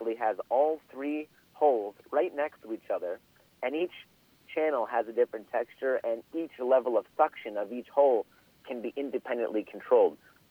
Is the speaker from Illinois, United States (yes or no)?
yes; Skokie, Illinois, United States; Yeah, I'm from Skokie, of all places, actually.